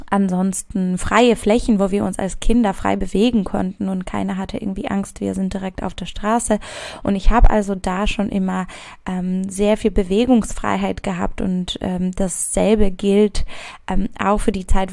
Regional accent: Poland; German is a second language; moved away as an adult; now in Germany; Ich komme ursprünglich aus Polen und bin erst nach dem Abitur nach Deutschland ausgewandert und habe also meine ganze Kindheit in Polen verbracht

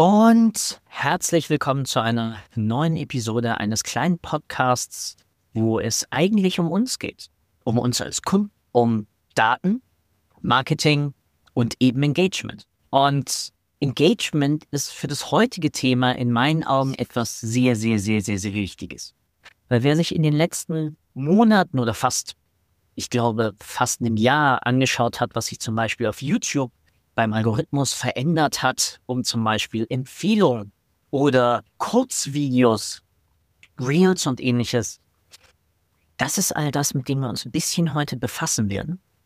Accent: Germany; was mir zu der Zeit als Deutscher in Österreich nicht bewusst war.

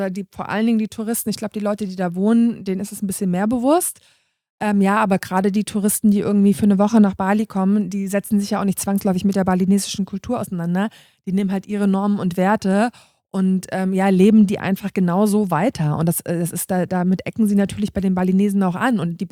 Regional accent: Germany; weil ich komme aus Deutschland, aus einem reichen Land

